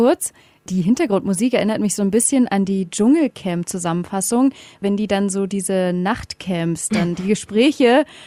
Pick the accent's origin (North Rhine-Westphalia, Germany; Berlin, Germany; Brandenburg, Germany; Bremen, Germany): Berlin, Germany; Du, sorry, ich komme aus Berlin.